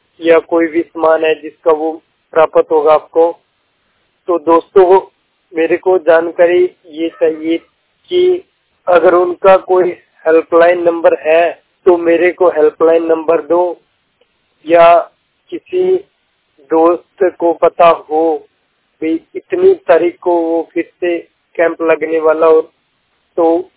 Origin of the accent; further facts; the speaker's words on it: Fazilka, Punjab, India; now in Amritsar, India; और मैं फाजिलका का रहने वाला हूँ और इस समय मैं अमृतसर में स्टडी कर रहा हूँ।